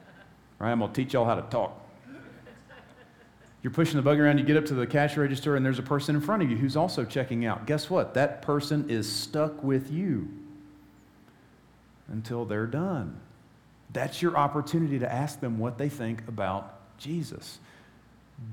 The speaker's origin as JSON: {"language": "English", "region": "South Carolina", "country": "United States", "tie": "born or raised there", "said": "I grew up in South Carolina. I'm a Clemson fan. I've been nervous for 39 years, right?"}